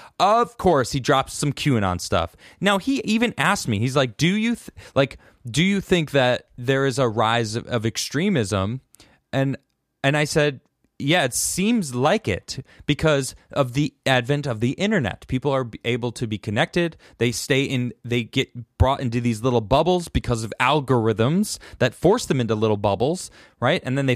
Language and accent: English; United States; I'm allowed to question because I'm an American citizen, all right?